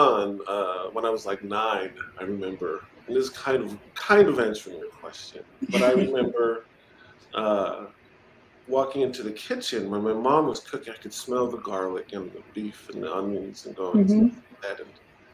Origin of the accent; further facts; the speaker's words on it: Los Angeles, California, United States; my conditions growing up in South Central weren't that much different than kids on the other side of town